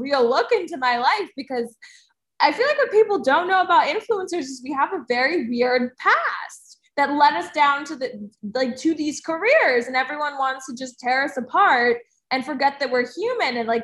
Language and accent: English; New Jersey, United States; Because I'm from New Jersey and I'm ratchet.